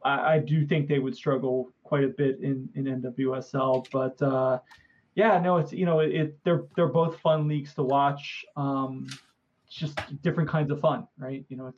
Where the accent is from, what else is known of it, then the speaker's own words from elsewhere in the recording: Florida, United States; Look, I grew up in Central Florida. It is my God-given right to hate Miami.